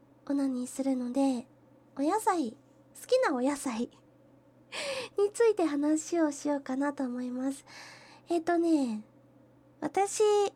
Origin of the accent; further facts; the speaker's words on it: Kyushu, Japan; 出身地は、九州のどこかです。食べ物の美味しいところです。